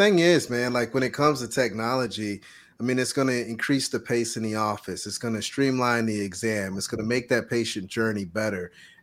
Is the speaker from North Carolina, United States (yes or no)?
yes; North Carolina, United States; I grew up in North Carolina. We do basketball up here.